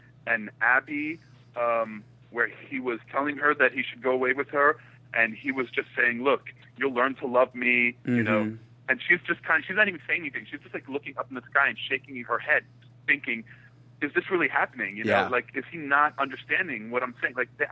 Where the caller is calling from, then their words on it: New York, United States; from New York.